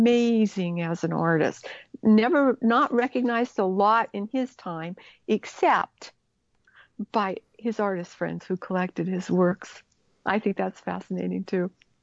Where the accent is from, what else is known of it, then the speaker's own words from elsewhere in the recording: Seattle, Washington, United States; I grew up in Seattle, Washington, and we were skiers